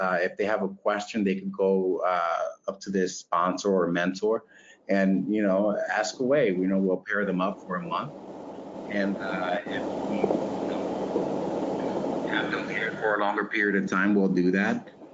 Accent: Puerto Rico; born there; And to add to that, I was born in Puerto Rico

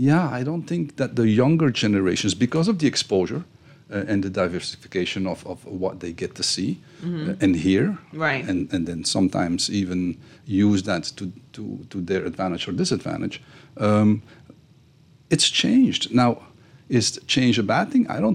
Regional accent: Bahamas; Yes, because I'm one of them, right? I can use my Bahamian accent if you want me

